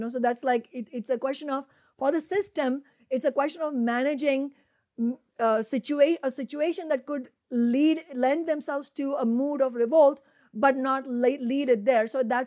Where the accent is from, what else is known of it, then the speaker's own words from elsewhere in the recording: India; my home country, India, it doesn't have just two parties.